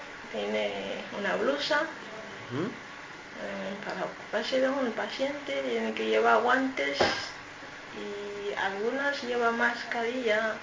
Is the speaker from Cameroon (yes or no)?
yes; Cameroon; Spanish is a second language; moved away as an adult; now in Spain; Y vengo de Camerún, soy de Camerún. Y tengo 32 años. Y hace 6 o 7 meses que estoy aquí.